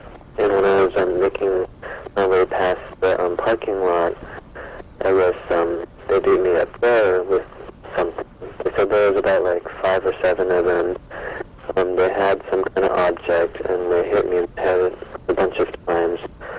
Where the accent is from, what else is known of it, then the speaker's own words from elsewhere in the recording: Rockford, Illinois, United States; born there; I was born in Rockford, Illinois, a small little town.